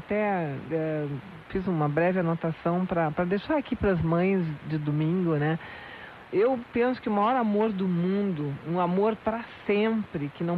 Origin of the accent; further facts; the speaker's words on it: Rio Grande do Sul, Brazil; a todas as mães do nosso estado, né, que é a minha aldeia do Rio Grande do Sul